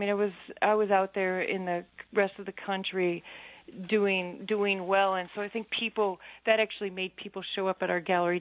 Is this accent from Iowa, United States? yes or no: yes; Maquoketa, Iowa, United States; I really saw that was what I didn't have when I was growing up in Maquoketa, that you could actually grow up and be an artist.